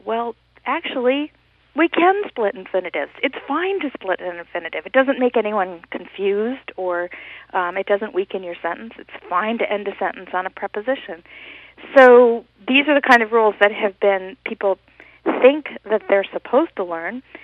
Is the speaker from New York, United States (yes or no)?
no; Hawaii, United States; because I grew up in Hawaii speaking pidgin English, which is our name for Hawaiian Creole.